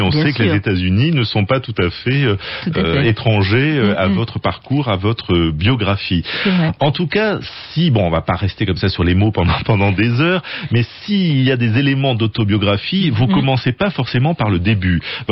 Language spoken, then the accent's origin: French; Paris, Île-de-France, France; also born or lived in Brooklyn, United States; Je suis né à Brooklyn, j'ai été élevée à Paris. C'est ça la phrase complète.